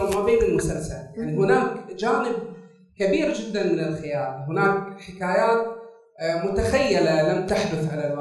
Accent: Saudi Arabia; أن إحنا نشوف أنفسنا كسعوديين

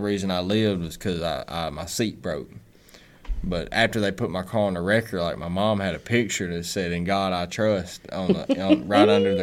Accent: Muscle Shoals, Alabama, United States; I'm 22, and I'm from Muscle Shoals, Alabama.

